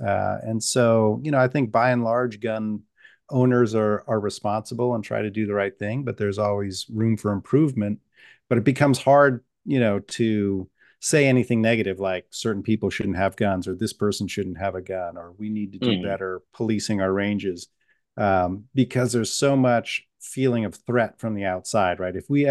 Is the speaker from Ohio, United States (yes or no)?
no; New York, United States; I'm in New Yorker, not YouTube